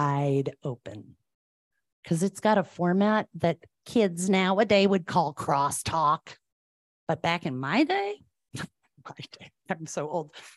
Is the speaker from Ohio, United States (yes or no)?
yes; Cleveland, Ohio, United States; I was from Cleveland. It was dirty and gritty.